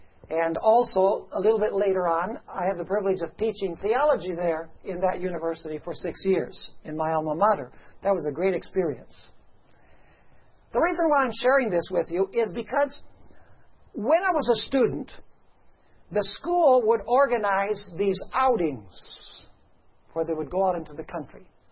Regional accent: Venezuela; I had the privilege of growing up in Venezuela. From the time that I was 4 years old, my parents went as missionaries, and I studied all of my primary education in Spanish.

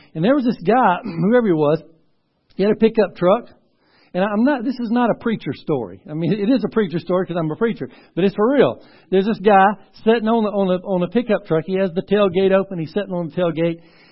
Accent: Mississippi, United States; I was born and raised in Mississippi. I was just a good old country boy. I mean, redneck.

